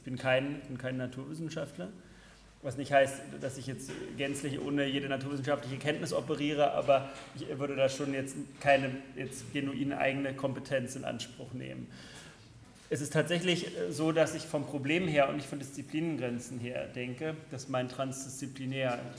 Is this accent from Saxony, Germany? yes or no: yes; Leipzig, Saxony, Germany; auch wenn ich als Leipziger natürlich sehr häufig schon durch Erlangen gefahren bin